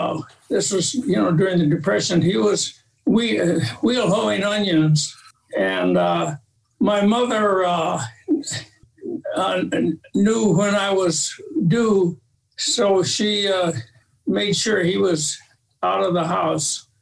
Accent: Indiana, United States; born there; No, it's just the opposite. I was born in Indiana.

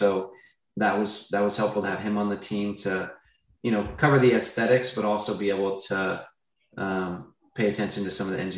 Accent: Seattle, Washington, United States; now in Chicago, United States; I'm from Seattle. I'm in Chicago now. They have them both places

